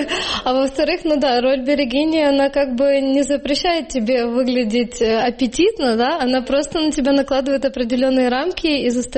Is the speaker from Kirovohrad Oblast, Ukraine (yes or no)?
no; Crimea, Ukraine; ну, я из Крыма, и вы сами все понимаете